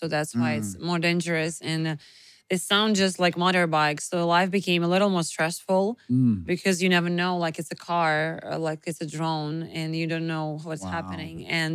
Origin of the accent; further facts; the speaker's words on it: Ukraine; English is a second language; our capital, the city, Kyiv, has like enormous blackouts. And my hometown, we have a schedule